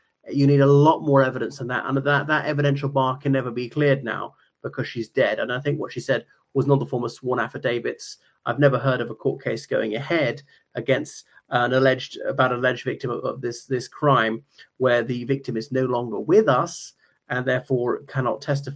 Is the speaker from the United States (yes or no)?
no; Ireland; from Ireland.